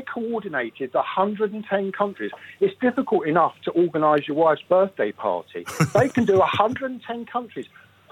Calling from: Faversham, South East England, United Kingdom; I'm live from Faversham, like your colleague.

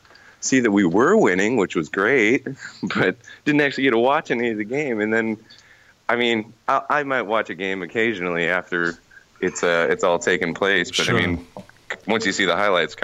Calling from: Portland, Oregon, United States; Portland, Oregon.

